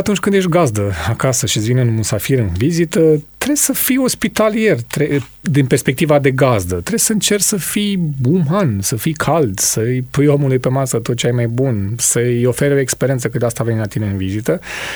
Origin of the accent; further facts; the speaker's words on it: Piatra Neamț, Neamț County, Romania; now in Tulcea, Romania; Piatra Neamț, Crămâi, e orașul meu natal, eu fiind un tulcean adoptat. Piatra Neamț rămâne orașul meu de suflet.